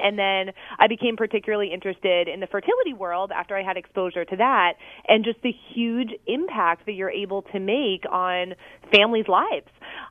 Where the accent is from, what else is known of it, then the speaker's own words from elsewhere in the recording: Tampa, Florida, United States; also born or lived in Pittsburgh / Northeast / Chicago; now in Philadelphia, United States; I'm kind of from all over the place. I was born in Pittsburgh. I grew up in Tampa, Florida. And then from college onwards, really, I've kind of been like around the Northeast and then Chicago for fellowship and back to Philly.